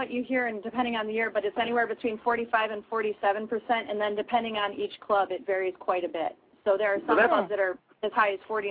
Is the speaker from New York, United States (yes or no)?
no; Detroit, Michigan, United States; I was born and raised in Detroit. Then I lived in Minneapolis for a little while, so I like the Twins, and now I love the Mariners too.